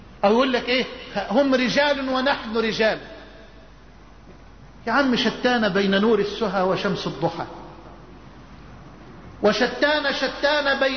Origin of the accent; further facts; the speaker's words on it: Egypt; وكان الصحابي يأتي من المدينة الى مصر، الى بلدنا مصر